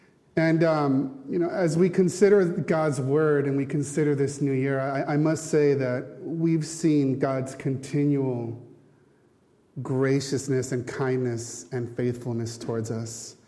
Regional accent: California, United States; moved away as an adult; now in Mallorca, Spain; My name is … I'm from Southern California. This coming week, actually, will be one full year that my family has been here in Mallorca.

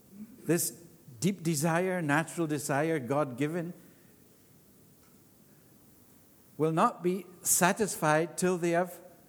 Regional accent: United Kingdom; I'm British myself

